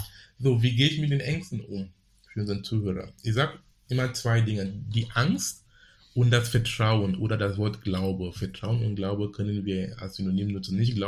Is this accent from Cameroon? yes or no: yes; Cameroon; now in Hamburg, Germany; Du kannst genau hier sein oder in Afrika sein, wo ich herkomme, in Kamerun.